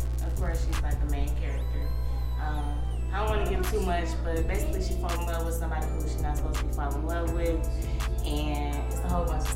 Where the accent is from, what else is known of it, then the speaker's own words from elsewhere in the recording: Detroit, Michigan, United States; And then I'm from Detroit, and we do that all the time, so that's something that's like normal, you know?